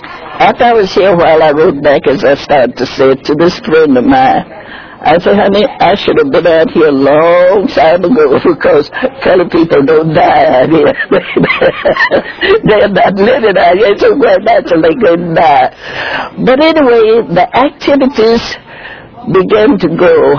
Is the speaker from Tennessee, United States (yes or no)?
yes; Memphis, Tennessee, United States; I was born and reared in Memphis, Tennessee.